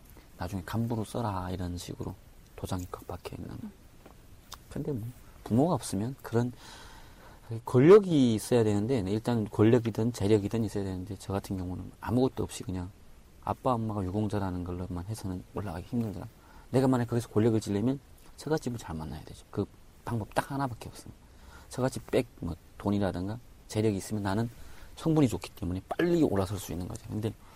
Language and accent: Korean; Chongjin, North Hamgyong, North Korea; now in South Korea; 제가 고향이 청진인데